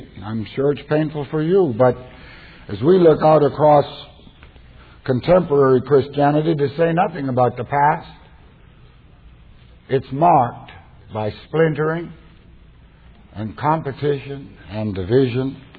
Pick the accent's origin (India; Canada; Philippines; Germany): Canada; now in United States; Well, I'm a Canadian. I live in the States.